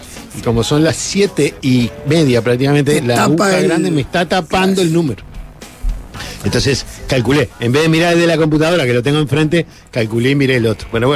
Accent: Uruguay; yo soy uruguayo, hablo en español

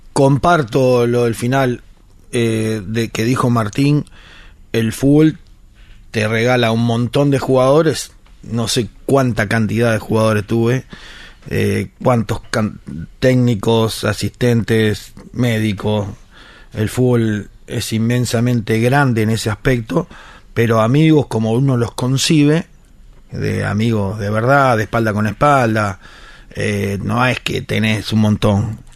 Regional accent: Uruguay; a mí como uruguayo y como amigo me generaba un orgullo tremendo

